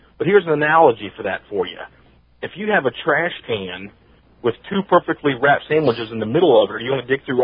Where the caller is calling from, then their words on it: Ohio, United States; I'm in Ohio.